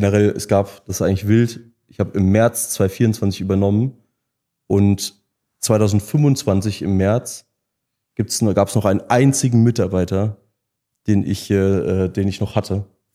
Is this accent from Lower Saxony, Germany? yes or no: no; Rhineland-Palatinate, Germany; Ich komme ja aus der Pfalz.